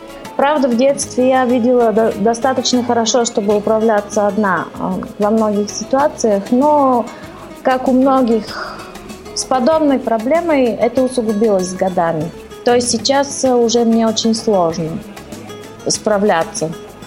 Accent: Sofia, Sofia City, Bulgaria; born there; Russian is a second language; Мне 44 года. Я родилась в Софии в 69 году. 18 ноября, знак зодиака Скорпион.

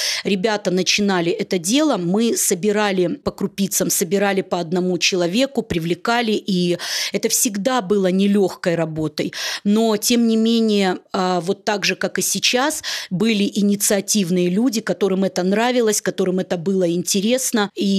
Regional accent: Moldova; now in Omsk, Russia; Я родилась в Молдавии, мои мама и папа работали на предприятии Молдавского общества слепых.

